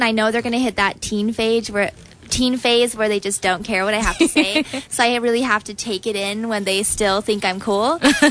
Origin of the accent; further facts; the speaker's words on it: Utah, United States; I am from Utah, so technically I could have like 8 boyfriends.